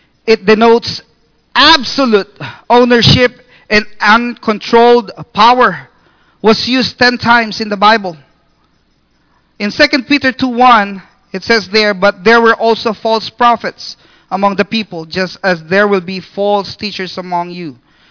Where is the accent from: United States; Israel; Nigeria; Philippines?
Philippines; Cavite, Calabarzon; born there; I was born in Cavite, Philippines.